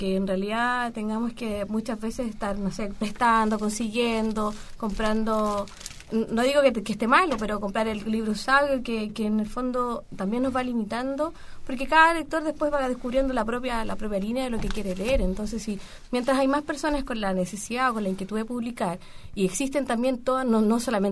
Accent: Chile; eso en definitiva nos enriquece como chilenos, como país

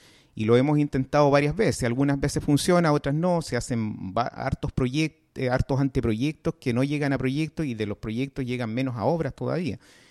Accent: El Salvador; born there; De hecho, yo nací en El Salvador.

